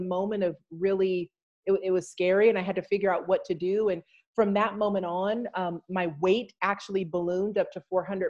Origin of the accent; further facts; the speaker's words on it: Los Angeles, California, United States; I come from Los Angeles, California, but my family is, I'm telling you, and my family is from South Texas.